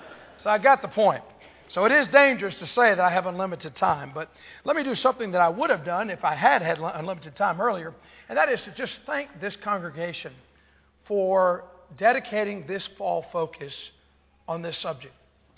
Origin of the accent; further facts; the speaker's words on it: Knoxville, Tennessee, United States; But I grew up in Knoxville, Tennessee. Yes, I'm a University of Tennessee fan